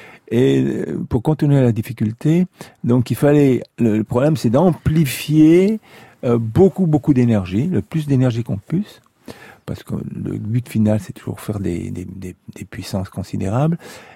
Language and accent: French; Auvergne-Rhône-Alpes, France; comme je suis savoyard, j'aime le ski.